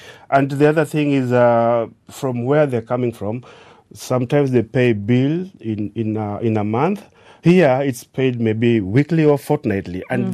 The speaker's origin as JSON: {"language": "English", "country": "Kenya", "second_language": "English", "said": "And if I meet people from Kenya who really don't come from my native language, we speak a language called Swahili."}